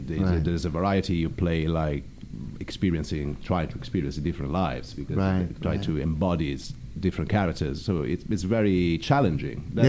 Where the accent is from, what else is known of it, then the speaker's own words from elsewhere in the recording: Venice, Veneto, Italy; Yeah, formerly I'm from Venice.